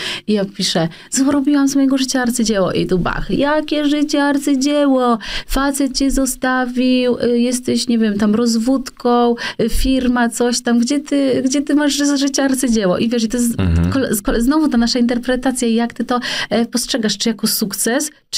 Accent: Tricity, Pomeranian Voivodeship, Poland; ja pochodzę z Trójmiasta.

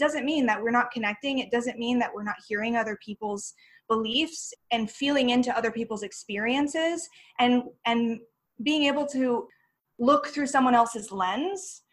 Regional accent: United States; It's not a, you know, I'm American, so I can say this.

